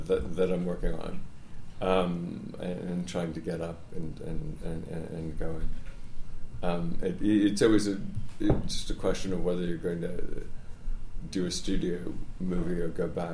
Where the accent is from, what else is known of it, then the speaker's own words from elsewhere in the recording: Washington, District of Columbia, United States; And I'm from Georgetown, I'm from D.C.